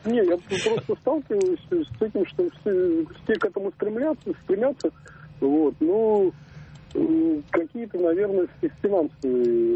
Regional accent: Moscow, Russia; Я из Москвы.

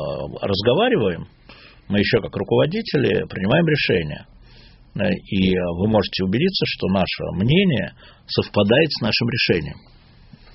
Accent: Moscow, Russia; я москвич

